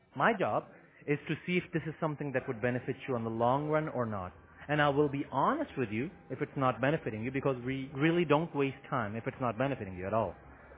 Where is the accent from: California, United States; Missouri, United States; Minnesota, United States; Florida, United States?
Florida, United States; West Palm Beach; actually I'm from West Palm Beach.